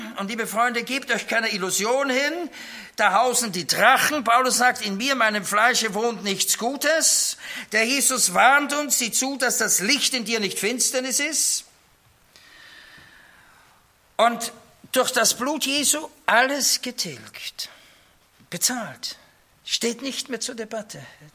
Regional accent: Austria; ich als Österreicher, meine Frau Schweizerin

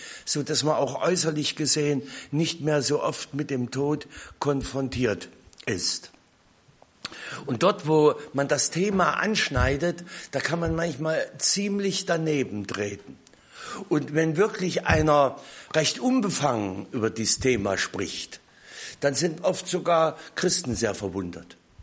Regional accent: Weißenfels, Saxony-Anhalt, Germany; Ich denke an einen Grabstein, an dem ich in meiner Heimatstadt Weißenfels vorbeikam.

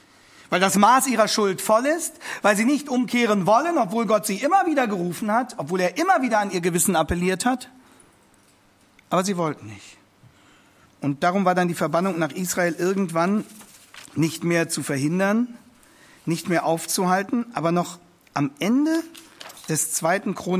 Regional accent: Hannover, Lower Saxony, Germany; landen sie schließlich zunächst in Thüringen und dann im Raum Hannover. Dadurch wurde Hannover dann auch meine Heimat.

